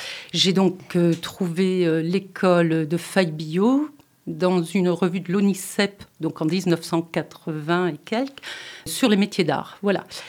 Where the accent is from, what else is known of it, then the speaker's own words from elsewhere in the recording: Grand Est, France; Alors, je ne suis pas périgourdine, je suis Lorraine, Moselle-Lanne